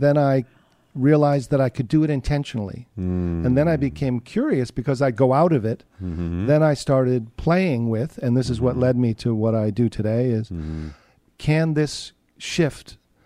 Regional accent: Summit, New Jersey, United States; I grew up in New Jersey, right next door.

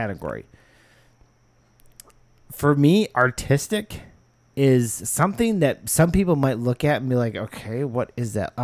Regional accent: Canada; So. Well, yeah, because I'm from Canada.

